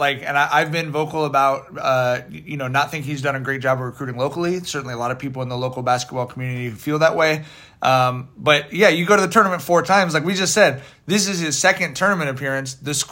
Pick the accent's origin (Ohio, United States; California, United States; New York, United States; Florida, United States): California, United States; Long Beach; something that growing up in Long Beach is unimaginable.